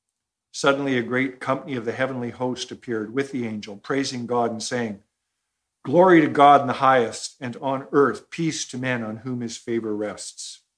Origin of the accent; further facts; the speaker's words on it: Vancouver, British Columbia, Canada; When I was a kid, I grew up in Vancouver